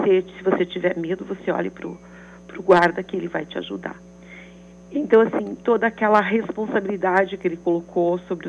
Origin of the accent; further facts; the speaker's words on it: Maringá, Paraná, Brazil; born there; Maringá, norte do Paraná.